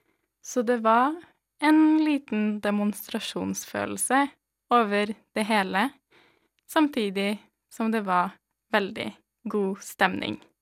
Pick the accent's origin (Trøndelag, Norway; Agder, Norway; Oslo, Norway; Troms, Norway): Trøndelag, Norway; Trondheim; og jeg kommer fra Trondheim.